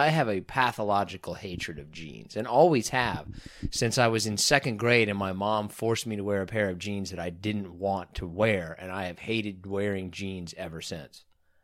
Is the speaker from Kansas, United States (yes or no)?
yes; Kansas, United States; I'm from Kansas, and it was actually a thing that you would have people